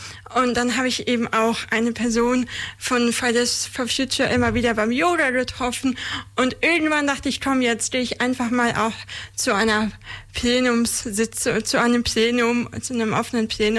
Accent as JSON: {"language": "German", "town": "Freiburg im Breisgau", "region": "Baden-Württemberg", "country": "Germany", "tie": "born or raised there", "moved": "as an adult", "lives_now": "Ulm, Germany", "said": "Ich bin ursprünglich aus Freiburg im Breisgau beim Schwarzwald und bin dort aufgewachsen. Und vor ziemlich genau 9 Jahren, im September 2016, bin ich zum Studium nach Ulm gekommen."}